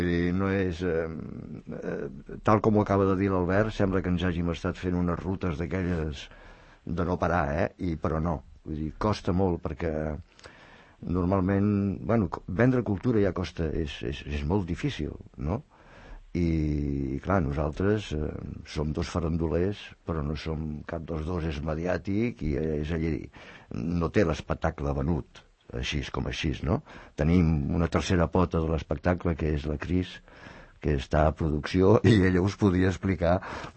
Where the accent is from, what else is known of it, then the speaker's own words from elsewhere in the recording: Sabadell, Catalonia, Spain; born there; jo, tot i que sóc un fill adoptat de Sant Cugat, sóc nascut a Sabadell.